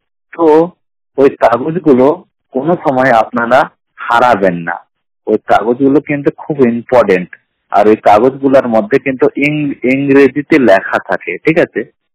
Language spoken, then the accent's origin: Bangla; Allahabad, Uttar Pradesh, India; আমার বাড়ি হলো উত্তরপ্রদেশ জেলা এলাহাবাদ।